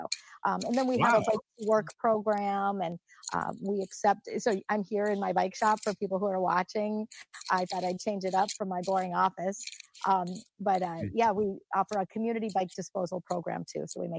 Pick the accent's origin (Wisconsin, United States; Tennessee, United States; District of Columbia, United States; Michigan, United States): Michigan, United States; Drummond Island; So we all kind of bop around a lot of the islands over there. I grew up on Drummond Island.